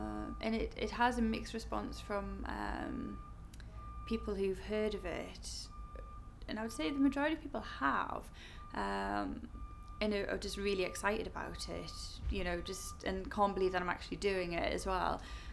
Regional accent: Newcastle, North East England, United Kingdom; basically I was born in Newcastle and lived in various places in the northeast. But I'm back in Newcastle at the moment.

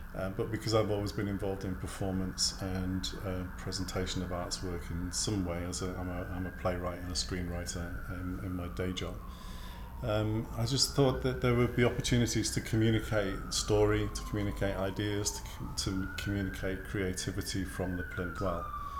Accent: Rheda, Wales, United Kingdom; I'm 54 years old and I come from Rheda in Mid Wales.

